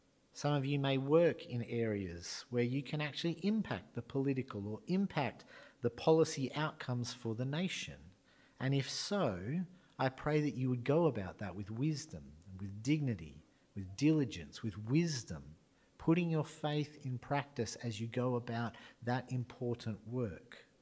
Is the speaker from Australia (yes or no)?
yes; Australia; As Australian Christians, it's important we reflect on this.